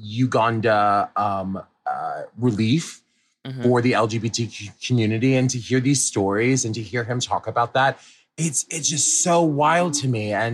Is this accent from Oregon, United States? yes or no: no; New York City, New York, United States; where you from? I was like, I'm from New York, bitch.